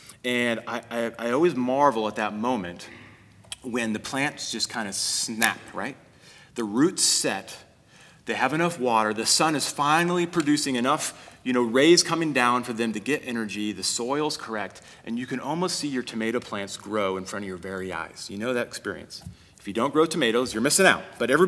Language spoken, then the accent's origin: English; Kansas, United States; I remember when I was a kid, I grew up in Kansas, and there was the Great Flood of 93.